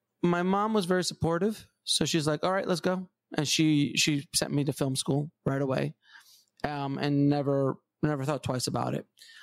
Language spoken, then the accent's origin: English; Queens, New York, United States; also born or lived in Fort Lauderdale, Florida; I was born in Florida, and I stayed there for about 2.5 years down in the Fort Lauderdale area, next to Miami. Then I was whisked away to New York, and I spent the next 7 years growing up in Queens. And Jamaica, Queens, to be exact.